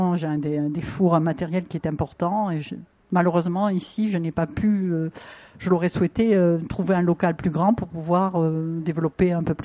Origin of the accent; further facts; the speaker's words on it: Rodez, Occitanie, France; born there; Je suis née à Rhodes, j'en suis partie pour faire mes études. Je suis revenue parce que la vie a fait que je suis revenue à Rhodes.